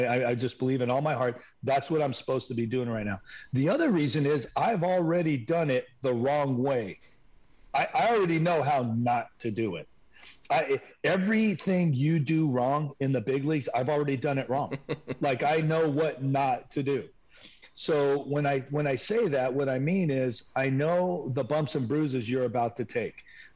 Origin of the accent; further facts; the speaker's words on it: San Francisco, California, United States; And we went to San Francisco, which is my hometown.